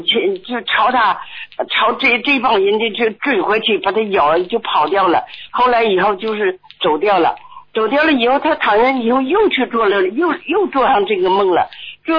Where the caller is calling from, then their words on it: Shanghai, China; 我是上海的